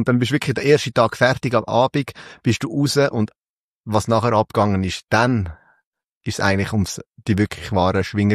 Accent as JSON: {"language": "German", "country": "Switzerland", "accent": "Swiss German", "said": "ich finde das ja schön im Schweizerdeutsch. Da gibt es ja nicht grosse Fehler. Mhm. Da kannst du machen. Das ist halt mein Dialekt."}